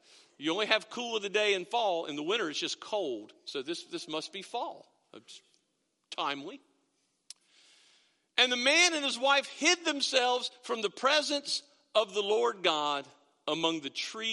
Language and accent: English; United States; We're teenage boys. Of course our feet stink. Our feet are sweaty. We're from Washington County, you know.